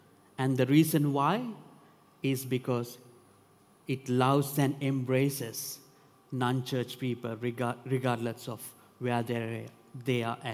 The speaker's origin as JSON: {"language": "English", "country": "Italy", "tie": "born or raised there", "said": "You have churches where I was growing up in Italy. There's a lot of churches where I was growing up."}